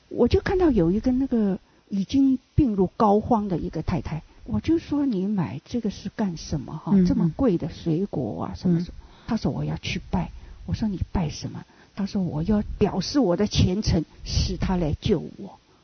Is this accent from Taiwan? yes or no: yes; Taiwan; 嗯， 我们是在台湾长大的嘛。